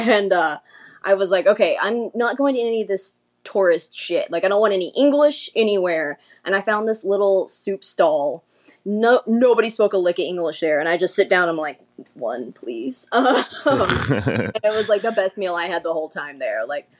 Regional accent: United States; You know, like as an American, our heroes are all either monsters or they're fictional characters, right?

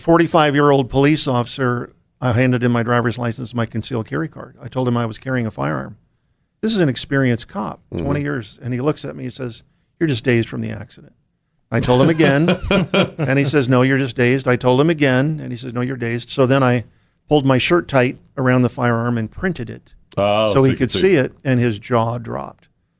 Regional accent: Washington, D.C., United States; So I grew up in the Washington, D.C., Maryland area, which is very, very rough.

